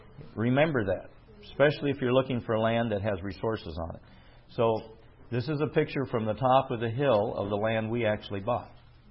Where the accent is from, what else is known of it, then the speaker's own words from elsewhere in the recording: Midwest, United States; I grew up in the Midwest.